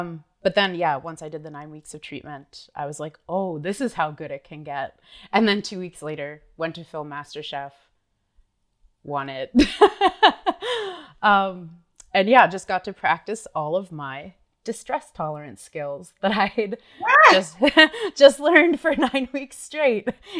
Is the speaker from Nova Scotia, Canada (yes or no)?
yes; Kingston, Nova Scotia, Canada; I grew up in Kingston, Nova Scotia, which is a really kind of rural part of the Annapolis Valley.